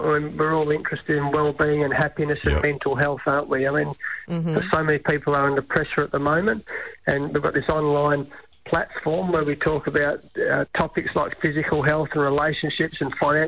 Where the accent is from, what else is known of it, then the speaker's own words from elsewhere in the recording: Australia; One thing I love about being an Australian is that when in times of need or times of crisis, we saw it with the bushfires during the summer, for example